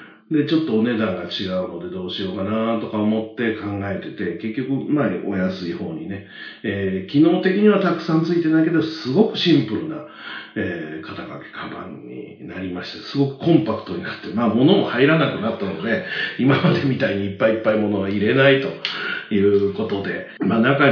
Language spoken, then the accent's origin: Japanese; Kyoto, Japan; まあ、僕は京都ですけど、